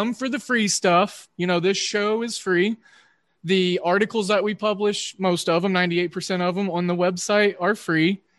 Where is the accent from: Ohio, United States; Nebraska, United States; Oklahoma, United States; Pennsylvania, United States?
Oklahoma, United States; like you, I'm a Midwesternite and I grew up in Oklahoma watching WGN